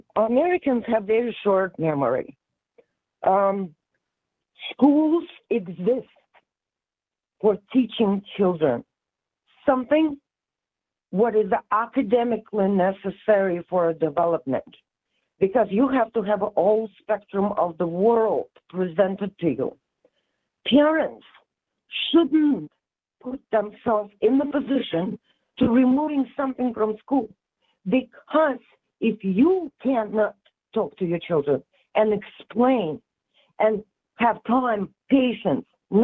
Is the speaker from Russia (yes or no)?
yes; Russia; English is a second language; I'm from Russia, and in my house, we had to, I have a mixed house. My mama's side is Jewish, and my papa's side is Armenian, which are Christians.